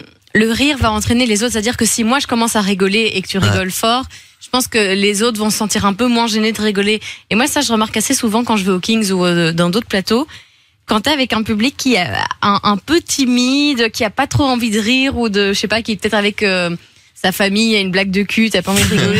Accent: Brussels, Belgium; parce que je suis une bruxelloise bilingue.

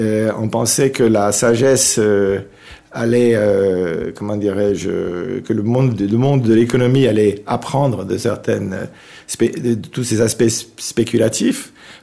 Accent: Switzerland; d'origine anglaise, russe, allemande et suisse. Donc, je suis un Suisse qui a vécu une bonne partie de sa vie à l'étranger.

